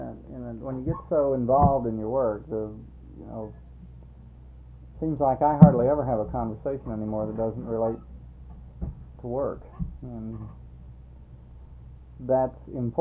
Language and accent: English; Miami, Florida, United States; I was born and raised in Miami, and I've always lived in a very urban type of life, and I came up here to school on the second go-around